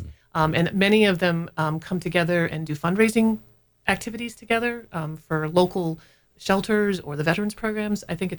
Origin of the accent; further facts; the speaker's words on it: New York, United States; now in Bangor, United States; We came from New York.